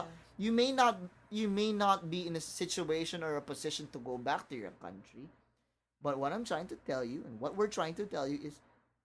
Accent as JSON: {"language": "English", "country": "Philippines", "said": "And I'm still a Filipino as well."}